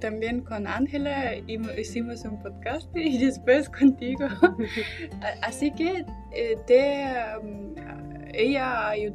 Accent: Kazakhstan; now in Germany; yo soy de Kazajistán.

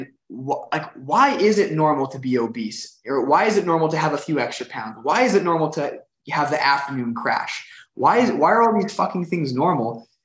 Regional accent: Canada; I'm from Canada.

